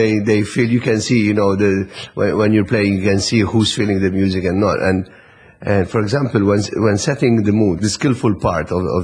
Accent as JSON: {"language": "English", "town": "Cospicua", "region": "South Eastern Region", "country": "Malta", "tie": "born or raised there", "said": "It was a small community radio in my hometown in Cospicua."}